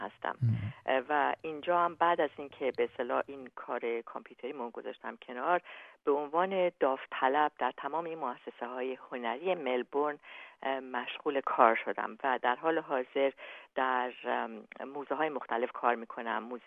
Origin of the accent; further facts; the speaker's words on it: Mashhad, Razavi Khorasan, Iran; born there; moved away as an adult; also born or lived in United States; در ایران در شهر مشهد متولد شدم و پس از گرفتن دیپلمم رفت به از دانشگاه خوارزمی، دانشگاه تهران، در شهر تهران بود، به آمریکا رفتم